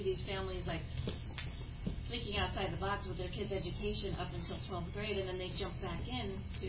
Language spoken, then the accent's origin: English; Illinois, United States; Because we're from Illinois. We've been homeschool leadership for 20-odd years.